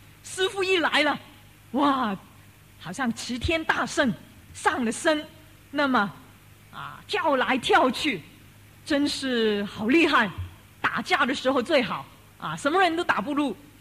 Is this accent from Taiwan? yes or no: no; Hong Kong; Chinese is a second language; 我们都是广东人呐，所以你听了我的国语，你知道是香港来的